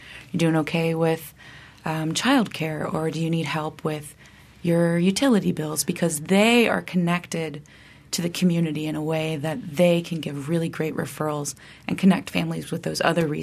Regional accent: Tallahassee, Florida, United States; You know, I am from Tallahassee, and so I would go and drive by.

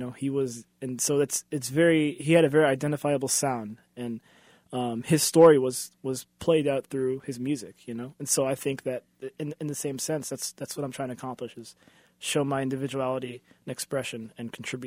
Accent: Jefferson City, Missouri, United States; I grew up in Jefferson City, Missouri, and I fell in love with the idea of improvisation.

